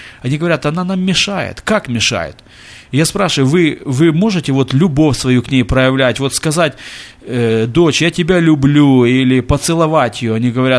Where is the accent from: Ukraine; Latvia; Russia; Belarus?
Ukraine; узнал, что мы группой глухих с Украины приехали